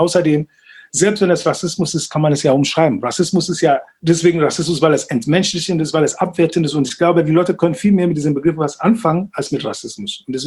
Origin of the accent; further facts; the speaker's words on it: Berlin, Germany; Dann habe ich gesagt, Berlin, ja? Und dann hat er gefragt, ja, aber wo kommen Sie wirklich her? Ich habe gesagt, Berlin.